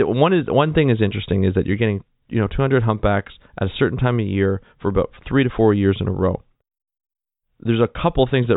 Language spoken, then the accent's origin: English; Canada; I know I'm a Canadian citizen